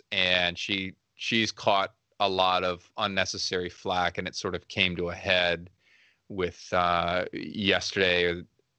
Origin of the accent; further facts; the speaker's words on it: North Carolina, United States; runs a comic book shop in my hometown in North Carolina.